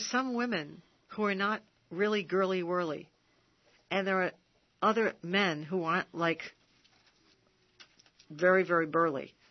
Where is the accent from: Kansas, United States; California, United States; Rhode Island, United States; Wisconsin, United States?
Rhode Island, United States; Yeah, I come from Rhode Island. We mispronounce everything.